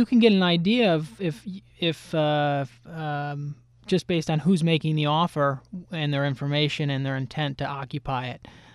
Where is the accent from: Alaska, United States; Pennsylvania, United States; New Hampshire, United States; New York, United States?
New York, United States; Binghamton; I grew up in upstate New York, and I grew up in Binghamton, and we saw a lot of jobs leave the upstate New York in the 80s and the 90s.